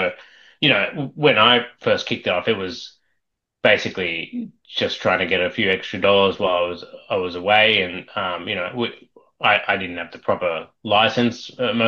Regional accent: Sydney, New South Wales, Australia; So I mean, personally, I grew up in Sydney, Australia, and I've got a finance degree and a law degree

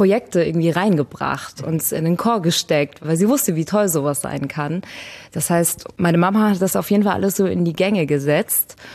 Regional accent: Trier, Rhineland-Palatinate, Germany; ich habe natürlich die letzten Jahre nicht in Trier gelebt, aber ich komme ursprünglich aus Trier und ich bin hier aufgewachsen, habe meine ganze Kindheit und Jugend hier verbracht

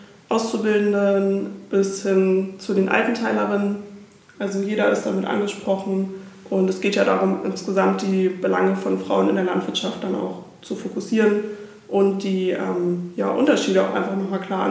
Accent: Breze, Lower Saxony, Germany; Ich komme aus dem Landkreis Lüneburg und zwar genauer gesagt aus dem schönen Ort Breze, dicht an der Elbe.

